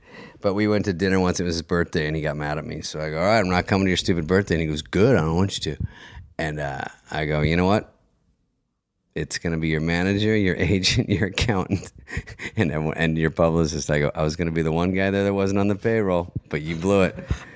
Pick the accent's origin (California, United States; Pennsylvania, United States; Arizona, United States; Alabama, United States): Arizona, United States; Arizona. AZ.